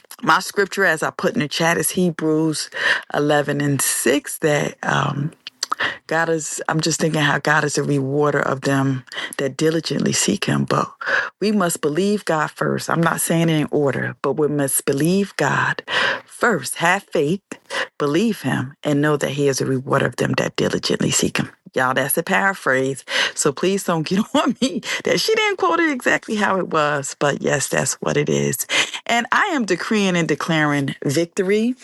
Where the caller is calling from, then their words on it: Newark, New Jersey, United States; Again, I am calling from Newark, New Jersey, where the weather has been beautiful.